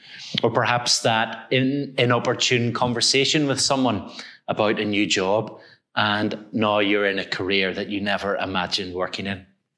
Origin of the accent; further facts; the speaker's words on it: Belfast, Northern Ireland, United Kingdom; now in Hong Kong; I've got here the Belfast Telegraph, the paper from my hometown, from the 18th of November.